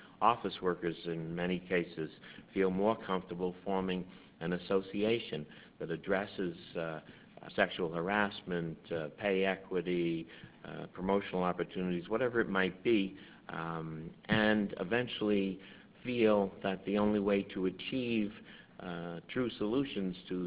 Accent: New York, United States; I come from New York and have a long history of being very active politically

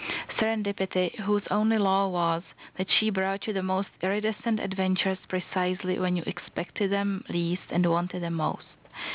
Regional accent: Prague, Czechia; Well, I come from Prague, which is Bohemia, so I would probably more or less live in Prague.

